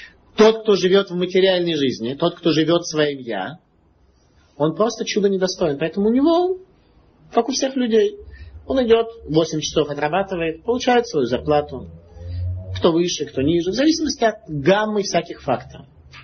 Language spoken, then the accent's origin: Russian; Vilnius, Vilnius County, Lithuania; Я из Вильнюса, поэтому отношусь к тем, кто митнагдим, не согласен с хасидизмом.